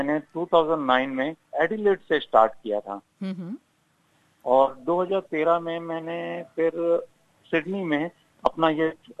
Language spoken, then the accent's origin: Hindi; Mumbai, Maharashtra, India; now in Australia; मैं मुंबई से हूँ।